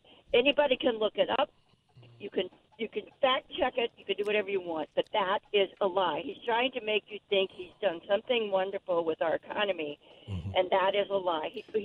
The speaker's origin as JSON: {"language": "English", "region": "Midwest", "country": "United States", "said": "And I'm from the Midwest originally, but I do understand that part"}